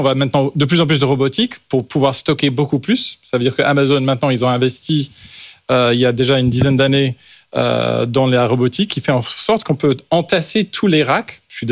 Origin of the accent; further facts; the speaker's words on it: United States; French is a second language; en tant qu'Américain, je ne vais pas essayer d'utiliser des mots anglais.